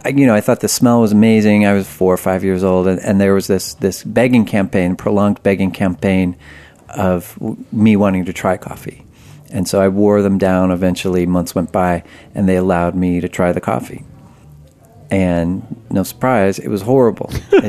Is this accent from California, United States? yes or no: yes; California, United States; Well, I grew up in very rural Humboldt County.